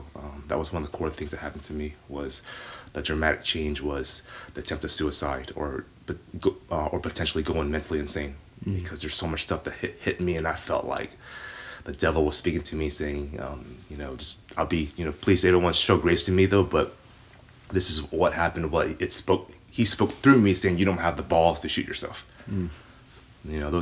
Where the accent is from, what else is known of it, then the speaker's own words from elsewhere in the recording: Richmond, Virginia, United States; I was born here in Richmond, Virginia.